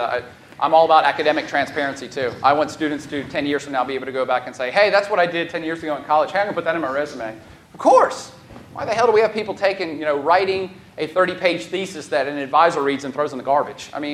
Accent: Virginia, United States; I grew up, in Virginia, but I grew up in America.

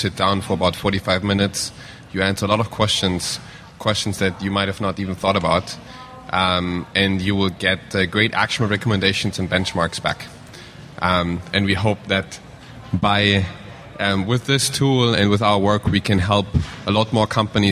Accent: Germany; moved away as an adult; now in San Francisco, United States; I'm originally from Germany. Came to the U.S. about 3.5 years ago to start a company in San Francisco.

